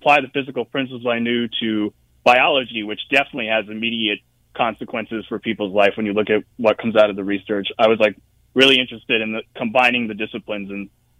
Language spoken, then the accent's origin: English; Florida, United States; So I grew up in Florida, so we'd spend a lot of time at the beach and at, springs, swamps, et cetera, that were nearby